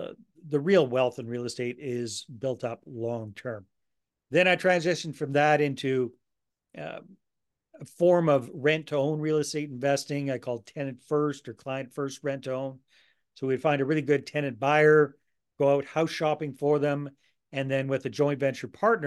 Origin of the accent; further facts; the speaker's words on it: British Columbia, Canada; Well, I'm originally from British Columbia, so it wasn't a big shock for me